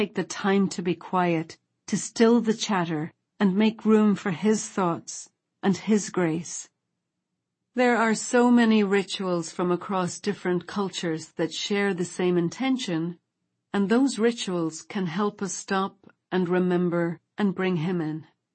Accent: Ireland; Of course, since I'm an Irish woman, a cup of tea is the solution to everything.

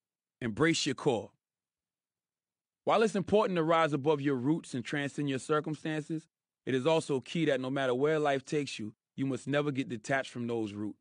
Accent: South Carolina, United States; No, I'm from South Carolina.

